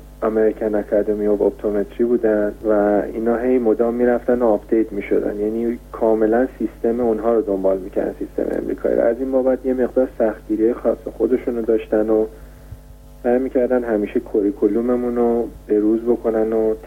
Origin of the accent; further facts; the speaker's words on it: Iran; از اون چیزی که به هر حال ما از ایران اومدیم و به اونجا رفتیم